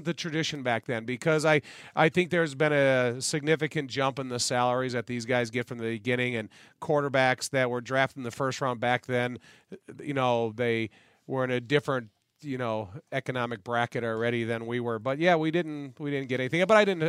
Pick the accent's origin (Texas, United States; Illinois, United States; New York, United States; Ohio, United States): Illinois, United States; Joliet; between Francis Rudiger, who I was raised with in Joliet